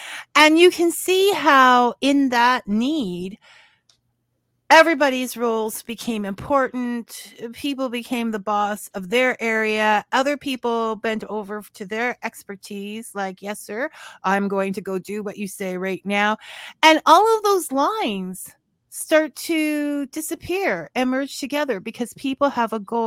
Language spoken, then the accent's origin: English; Ireland; I'm Irish